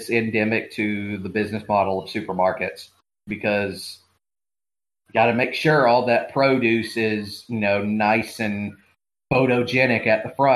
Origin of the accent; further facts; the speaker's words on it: Georgia, United States; And the first one, my home state of Georgia, specifically in Atlanta